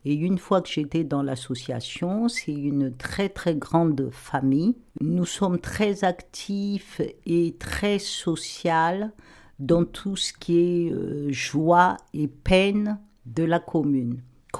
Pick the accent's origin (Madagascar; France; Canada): Madagascar; comme je suis originaire de Madagascar